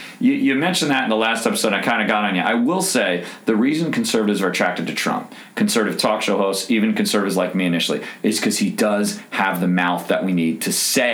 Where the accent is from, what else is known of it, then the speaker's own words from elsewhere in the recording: New Jersey, United States; I like to say I'm from New Jersey, and that's a very honorable thing to just hear mentioned about me.